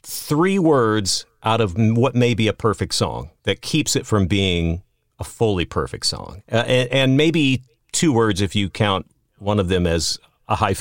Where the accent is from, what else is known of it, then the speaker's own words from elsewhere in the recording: Texas, United States; Now, I grew up in Texas, and there is such a thing as the Texas horned frog